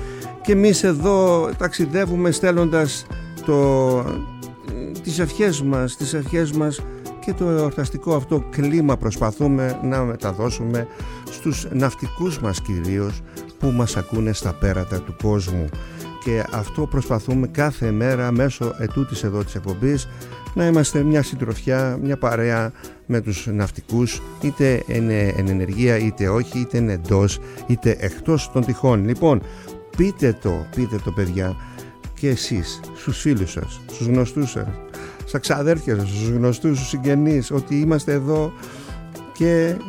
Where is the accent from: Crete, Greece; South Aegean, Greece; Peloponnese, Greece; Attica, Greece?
South Aegean, Greece; Kasos; οι τρεις πρώτοι ήταν από το νησί μου την Κάσο